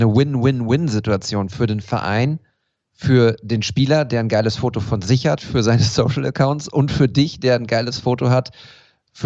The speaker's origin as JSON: {"language": "German", "town": "Münster", "region": "North Rhine-Westphalia", "country": "Germany", "said": "als Münsteraner"}